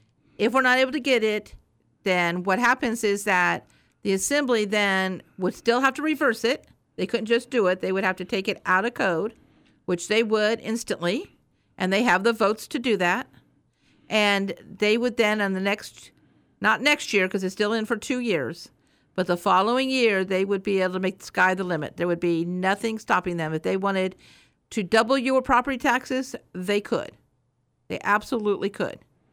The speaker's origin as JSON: {"language": "English", "town": "North Pole", "region": "Alaska", "country": "United States", "said": "I'm from North Pole. I believe it was on purpose. But that's how we feel in North Pole."}